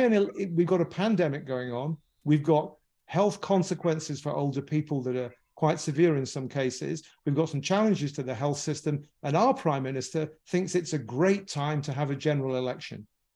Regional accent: England, United Kingdom; coming from an old country, I come from England, obviously, as you can hear.

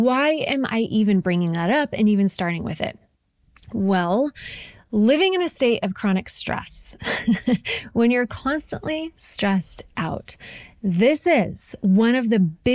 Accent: Idaho, United States; also born or lived in Oregon; We moved from Oregon back to my home state of Idaho, which is a huge move

